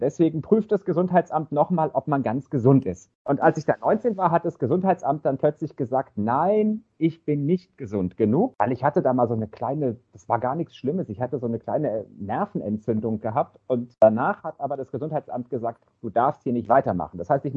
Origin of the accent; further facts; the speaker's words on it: Baden-Württemberg, Germany; Also ich komme ja aus Baden-Württemberg, aus Süddeutschland und fand aber Frankfurt immer total interessant und Hessen auch.